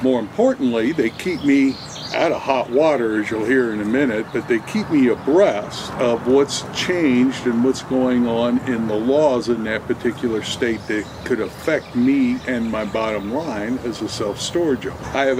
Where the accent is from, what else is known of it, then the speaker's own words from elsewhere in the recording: Kentucky, United States; I remember one time in Kentucky, my home state, when I purchased a facility